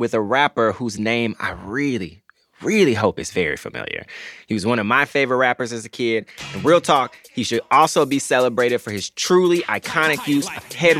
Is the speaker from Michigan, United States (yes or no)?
no; Memphis, Tennessee, United States; Like, I grew up in Memphis, and so, you know, there was a ton of hip-hop around